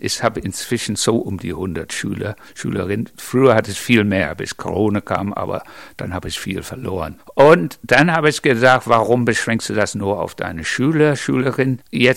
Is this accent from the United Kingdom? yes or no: yes; Bridgwater, South West England, United Kingdom; German is a second language; moved away as an adult; now in Germany; Es fängt an mit meinen Kindheit, wo ich geboren bin, in Bridgewater, kennt kein Mensch, ist in der Nähe vom